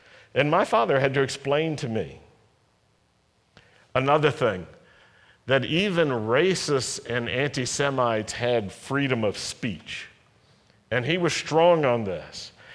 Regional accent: Virginia, United States; When I was growing up in Virginia in the 50s, 60s, and 70s, it was the same perspective that most Jewish people had in our city.

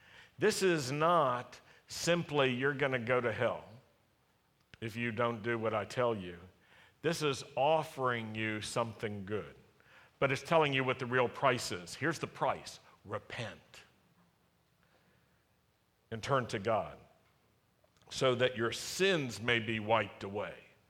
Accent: Roanoke, Virginia, United States; I remember the common form it took when I was growing up in Virginia, in Roanoke, Virginia.

